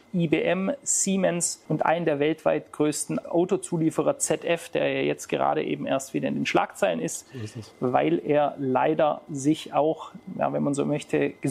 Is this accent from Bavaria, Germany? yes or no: no; Stuttgart, Baden-Württemberg, Germany; Sie kommen ja ebenfalls, wie ich, aus Stuttgart